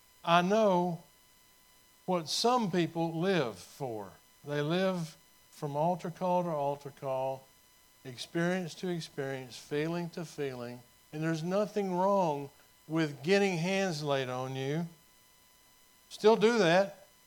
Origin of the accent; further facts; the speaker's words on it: Texas, United States; also born or lived in England; I knew that I would be leaving Texas, where I'm from. This is my home state.